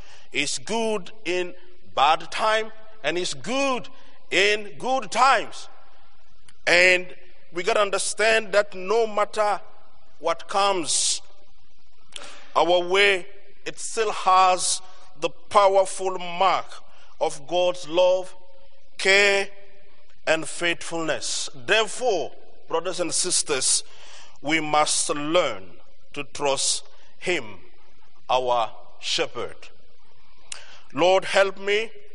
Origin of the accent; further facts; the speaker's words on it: Togo; I don't know about me, but I'm from Togo, the place to go.